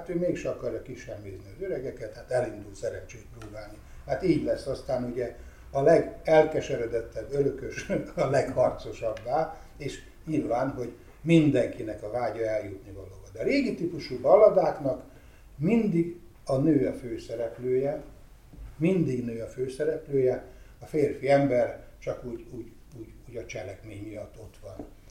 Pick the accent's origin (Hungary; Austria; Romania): Hungary; Szeged, Csongrád-Csanád; könyvtáros gyermeke vagyok. A szegedi Somogyi könyvtárban nőttem föl